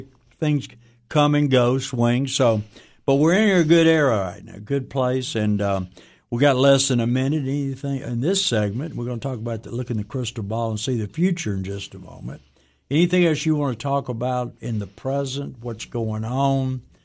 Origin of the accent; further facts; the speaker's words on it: Mississippi, United States; also born or lived in Tennessee; I'm from Mississippi originally, spent most of my life in Tennessee, thank goodness. I'm a Tennessean by choice, and I love my home state.